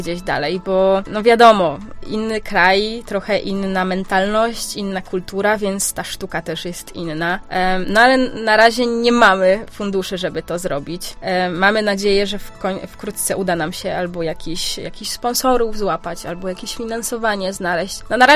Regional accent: Opole Voivodeship, Poland; moved away as an adult; dopiero jak wyjechałam z opolszczyzny, ze Śląska Opolskiego, może tak szerzej, do Warszawy na studia, odkryłam tak naprawdę, ile jest we mnie takiej opolanki, takiej ślązaczki troszkę.

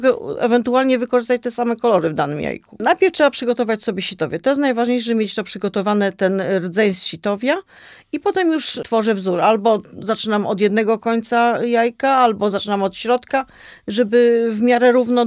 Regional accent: Tułowice, Opole Voivodeship, Poland; Więc ja pochodzę z Tułowic i po prostu tam są takie tereny znane dla mnie jeszcze

